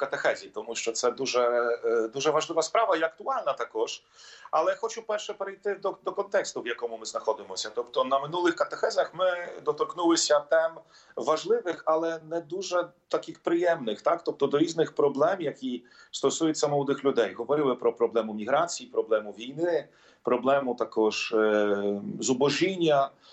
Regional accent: Siedlce, Masovian Voivodeship, Poland; Ukrainian is a second language; це моя рідна дієцезія, це мій рідний край.

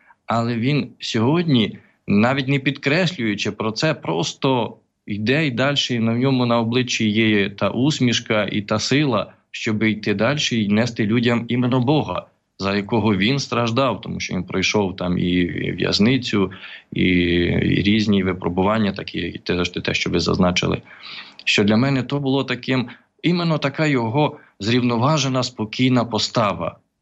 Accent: Derebchyn, Vinnytsia Oblast, Ukraine; Я сам походжу з села Деребчин Шародського району. Це, щоб так ближче, як ми говоримо про Мурафу Плаця Антонія, то це, власне, знаходиться кілометрів 14 від Мурафи.

